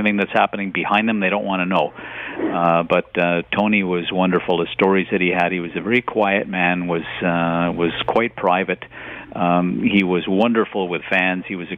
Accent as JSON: {"language": "English", "town": "Montreal", "region": "Quebec", "country": "Canada", "tie": "born or raised there", "said": "when I was a kid growing up in Montreal"}